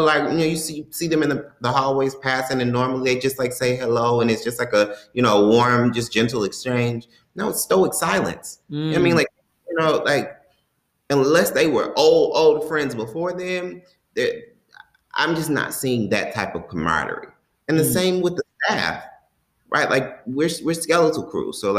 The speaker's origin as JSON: {"language": "English", "region": "the South", "country": "United States", "said": "And I'm also very sensitive to police as a whole because I'm from the South again, right?"}